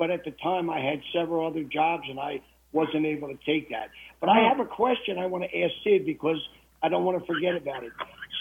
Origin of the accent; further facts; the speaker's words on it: Philadelphia, Pennsylvania, United States; now in Kissimmee, United States; No, I'm from Philadelphia, but I live in Kissimmee.